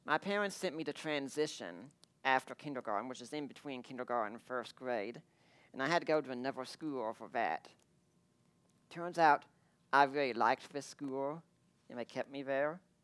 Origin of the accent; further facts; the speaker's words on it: Corryton, Tennessee, United States; born there; I was born in 1980 in Corryton, Tennessee, just outside of Knoxville.